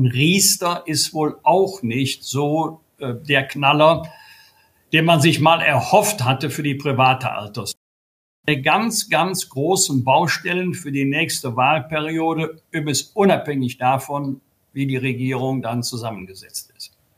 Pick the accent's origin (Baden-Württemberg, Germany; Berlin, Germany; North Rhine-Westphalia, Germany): North Rhine-Westphalia, Germany; Bergisch Gladbach; in meiner Heimatstadt Bergisch Gladbach